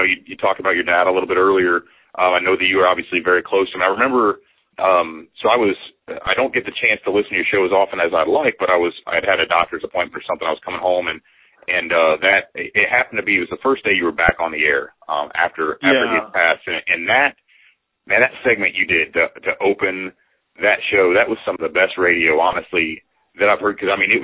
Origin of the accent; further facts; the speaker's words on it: North Judson, Indiana, United States; You know, I grew up in North Judson, so there wasn't anything to do there.